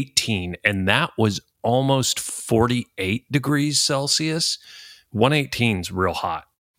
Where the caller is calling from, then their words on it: Palm Springs, California, United States; I am still in lovely Palm Springs, California.